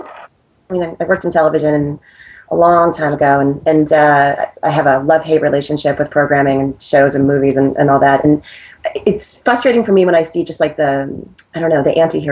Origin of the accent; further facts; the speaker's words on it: Long Island, New York, United States; Even though I grew up on Long Island in kind of a Jewish neighborhood, I didn't know what that was until I read this book